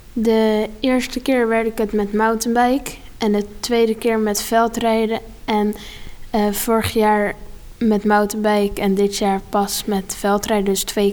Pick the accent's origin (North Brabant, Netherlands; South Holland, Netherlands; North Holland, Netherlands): South Holland, Netherlands; Capelle aan den IJssel; Ik kom uit Capelle aan de IJssel.